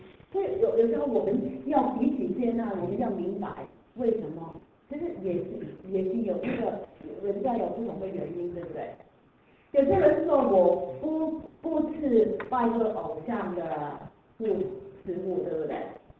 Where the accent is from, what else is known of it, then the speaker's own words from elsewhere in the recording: China; 我们不是犹太人，对不对？我们是中国人，我们是基督徒。